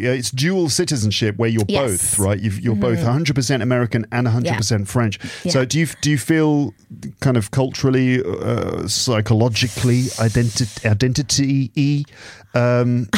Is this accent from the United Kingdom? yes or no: yes; United Kingdom; I'm from the United Kingdom of Great Britain and Northern Ireland